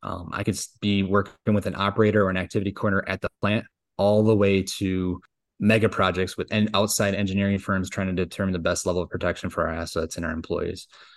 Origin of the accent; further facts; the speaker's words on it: Bridgeport, Michigan, United States; But yeah, I've always lived in Michigan. I grew up and graduated in Bridgeport, Michigan, just outside of Frankenmuth.